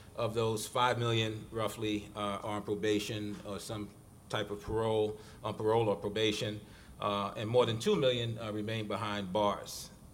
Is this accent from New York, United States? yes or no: yes; Brooklyn, New York, United States; my perspective really is shaped by growing up in Brooklyn in Bed-Stuy